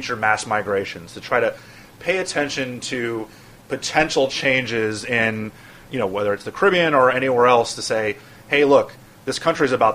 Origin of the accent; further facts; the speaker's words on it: Miami, Florida, United States; I grew up in Miami, as many of our listeners have been paying attention know